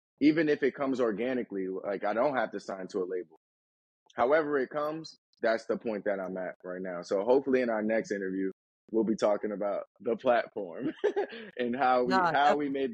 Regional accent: New Jersey, United States; I'm from Jersey, you know, like if we can pack out 300 to 500 people in Jersey

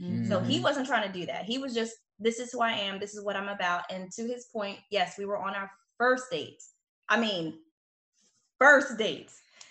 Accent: New Jersey, United States; I came from New Jersey. I'm straight out of the suburbs of New Jersey. And I didn't know a lot about the city, about Philadelphia.

